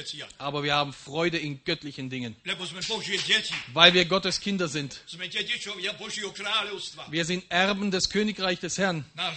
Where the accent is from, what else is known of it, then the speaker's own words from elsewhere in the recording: Padina, Vojvodina, Serbia; Und ich möchte nicht vergessen, was mir die Geschwister aus Padina, wo ich herkomme, gesagt haben.